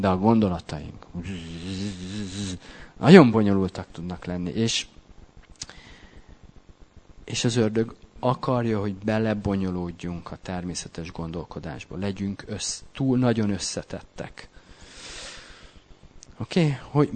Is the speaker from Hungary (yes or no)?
yes; Hungary; Mert azok vagyunk, magyarok vagyunk.